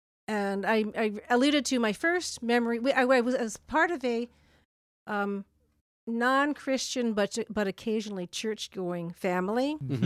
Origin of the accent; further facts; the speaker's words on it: Syracuse, New York, United States; I was born in Syracuse, New York.